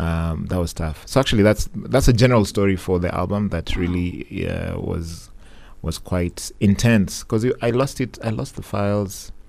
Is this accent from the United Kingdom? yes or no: no; Kenya; I am from Kenya